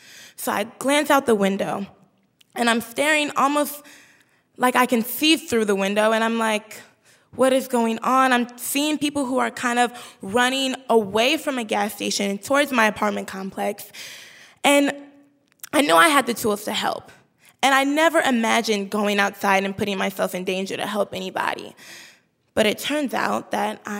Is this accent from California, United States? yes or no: no; Chicago, Illinois, United States; But I'm from Chicago, and the lack of resources in our communities makes that training so much more important. We don't have any trauma centers on the south side of Chicago where I'm from.